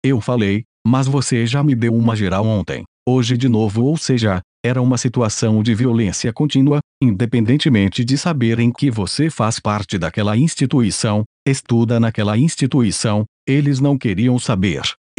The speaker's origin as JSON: {"language": "Portuguese", "country": "Angola", "said": "o preto, eu, vinha de Angola."}